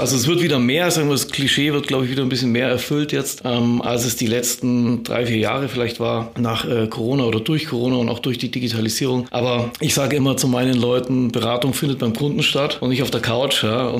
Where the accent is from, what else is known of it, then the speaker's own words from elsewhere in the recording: Bayreuth, Bavaria, Germany; now in Munich, Germany; ich bin aus Bayreuth ursprünglich, aus Oberfranken und habe da auch studiert